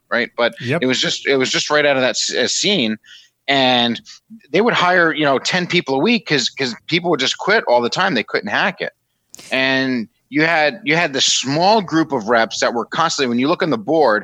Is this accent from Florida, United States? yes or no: no; White Plains, New York, United States; So I was originally from the Westchester, White Plains, New York area.